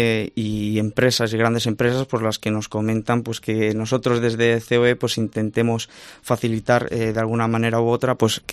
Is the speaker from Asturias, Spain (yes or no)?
no; Guadalajara, Castilla-La Mancha, Spain; no soy de Madrid, soy de Guadalajara y estoy muy orgulloso de serlo